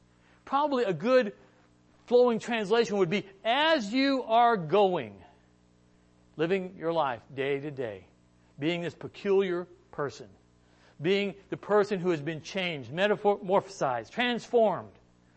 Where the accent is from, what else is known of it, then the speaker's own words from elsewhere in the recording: Illinois, United States; I grew up in Illinois. I know what corn looks like.